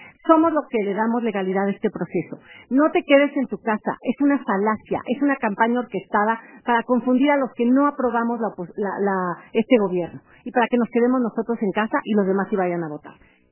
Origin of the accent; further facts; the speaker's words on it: Mexico; Somos mexicanos y mexicanas y merecemos el beneficio.